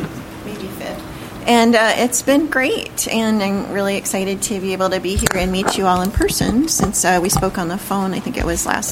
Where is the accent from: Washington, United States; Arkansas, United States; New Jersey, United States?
Washington, United States; Olympia; But I'm actually from Olympia. I grew up in Olympia